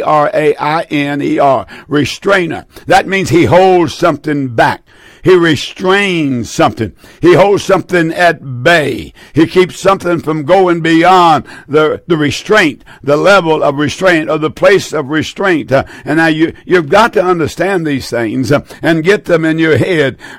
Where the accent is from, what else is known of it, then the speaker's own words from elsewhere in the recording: United States; I love America. I'm an American man to the core.